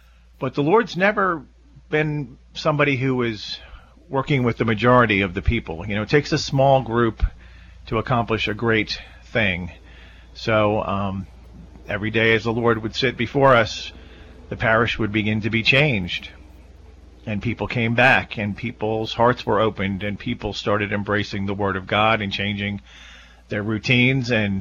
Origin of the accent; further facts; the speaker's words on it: Nashville, Tennessee, United States; I'm from Nashville, Tennessee.